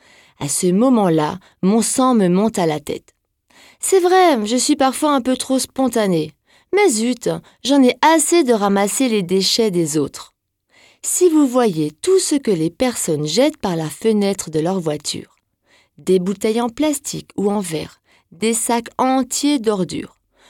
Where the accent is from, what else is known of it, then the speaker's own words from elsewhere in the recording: Grand Est, France; Je suis française, bien sûr, mais avant tout alsacienne.